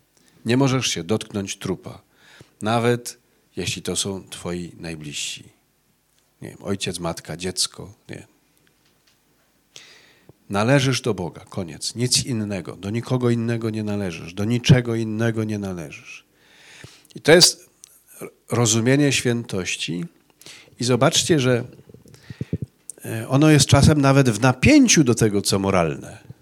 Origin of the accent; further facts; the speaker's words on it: Kraków, Lesser Poland, Poland; born there; ja mam w sobie pół krwi góralskiej, ale... Urodziłem się już w Krakowie